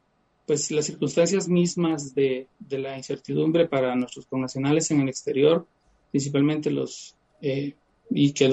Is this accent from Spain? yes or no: no; Guatemala; nosotros como guatemaltecos y centroamericanos